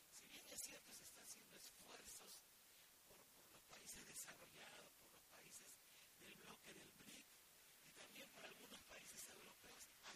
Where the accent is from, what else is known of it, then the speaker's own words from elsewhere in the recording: Peru; nosotros como peruanos y peruanas sabemos de que este tema de los recursos naturales